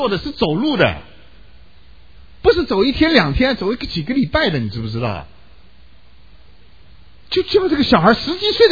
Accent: China; 犹太人到耶路撒冷过节，就差不多像我们中国人，像老一辈的中国人过年那个味道。

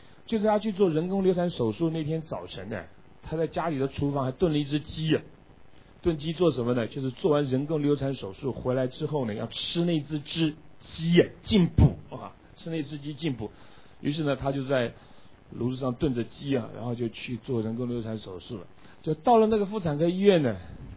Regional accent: Taiwan; born there; 实际上我是在台湾出生的啊，但我父母亲呢，我父母亲是从大陆，我父亲是河南人，我母亲是北京人啊。我哥哥生在大陆，我是生在台湾。

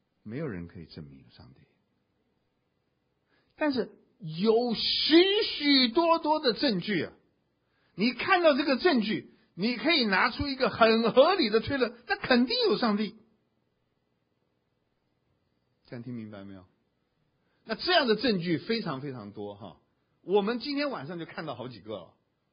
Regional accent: China; 我们中国人有句老话说的最好，举头三尺有神明。

